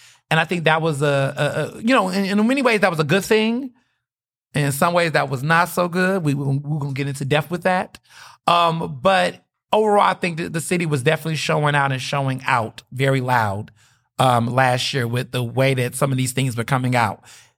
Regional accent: Houston, Texas, United States; And we grew up in Houston. So Galveston, you know, Cajun, the Gulf.

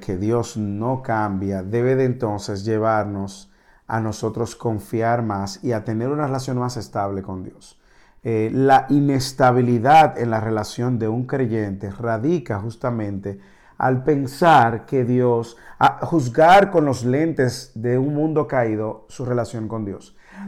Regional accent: Dominican Republic; moved away as an adult; now in Dallas, United States; desde el momento en que salimos de la República Dominicana, que tuvimos que depender de etapas de donaciones y gente que nos apoyara en nuestro tiempo en el seminario, cuando vinimos aquí a Dallas

